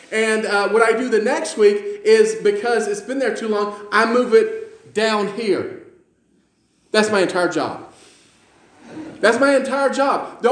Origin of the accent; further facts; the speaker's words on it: Georgia, United States; And I'm from Georgia. It's hard to read.